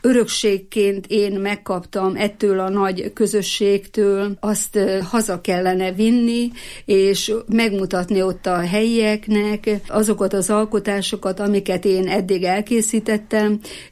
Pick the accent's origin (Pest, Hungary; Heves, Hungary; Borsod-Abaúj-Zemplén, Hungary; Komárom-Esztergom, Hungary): Heves, Hungary; Fedémes; born there; now in Eger, Hungary; Én Fedémesre születtem, ott láttam meg a napvilágot. Igaz, hogy már sokkal több évei tegerbe érek, mert 55 éve már, hogy egri vagyok, de mégis Fedémesének tartom magam. Oda születtem